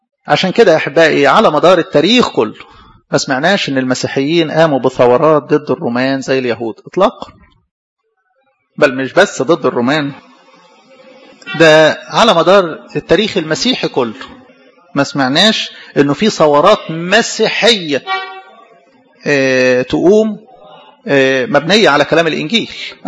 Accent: Egypt; احنا بنشترك هنا بحق المواطنة كمصريين

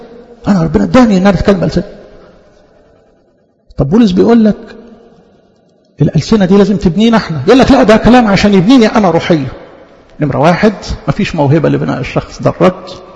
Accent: Egypt; احنا كلنا مصريين

